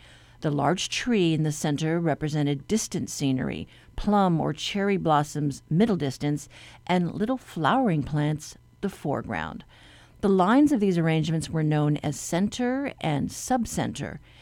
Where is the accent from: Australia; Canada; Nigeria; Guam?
Guam; In Guam, out in the middle of the Pacific.